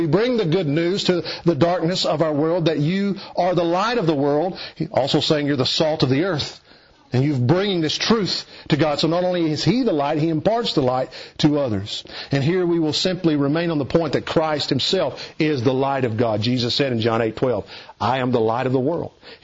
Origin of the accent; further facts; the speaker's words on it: Kentucky, United States; I remember growing up in East Kentucky